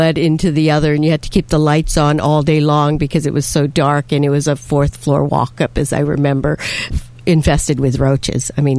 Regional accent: Hawaii, United States; moved away as an adult; now in New York, United States; Yes, born and raised in Hawaii, and so happy to have been born and raised there. It is a beautiful place. I moved to New York when I was 26. So I've been here since 1979.

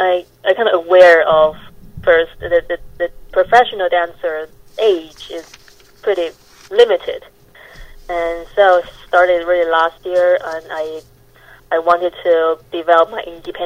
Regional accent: Taiwan; born there; English is a second language; moved away; I was born in Taiwan, and my entire family is still in Taiwan, and I'm the only one out there.

